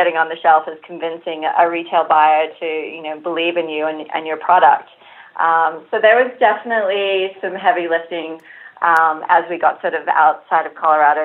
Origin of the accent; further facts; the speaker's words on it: Queensland, Australia; which is in the southeastern part of Queensland, my home state.